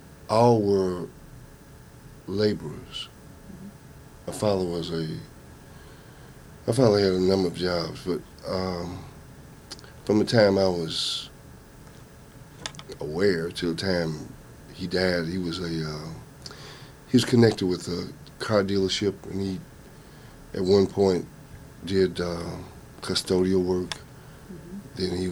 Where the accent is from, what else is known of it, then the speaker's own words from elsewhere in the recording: Louisville, Kentucky, United States; Well, I'm from Louisville, Kentucky. Mm-hmm. I grew up in Louisville, in an area that Louisvillians know as California.